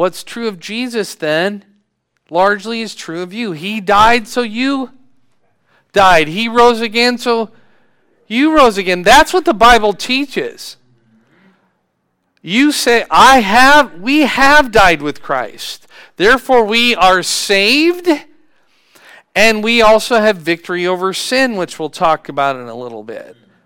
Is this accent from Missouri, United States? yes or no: no; Arizona, United States; born there; You know, I was born in Arizona. Did you know that? It's funny. Everybody else was born up here, but they tried to get me out of country, I guess.